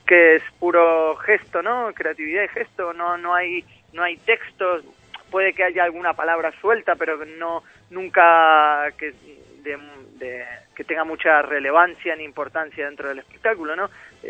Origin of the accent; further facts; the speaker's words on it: Buenos Aires, Argentina; moved away; yo soy de Buenos Aires, yo soy argentino y he venido justo para aquí en el año 2000